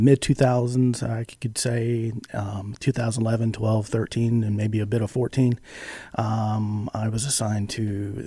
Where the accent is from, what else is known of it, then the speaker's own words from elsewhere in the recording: Virginia, United States; Growing up in York County, this is where I came to play, have fun.